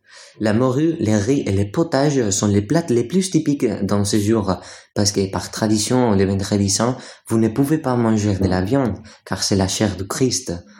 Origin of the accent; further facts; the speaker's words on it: Spain; je vais vous parler de ce que les vacances de Pâques représentent pour moi et de la façon dont ces jours sont célébrés dans mon pays, l'Espagne.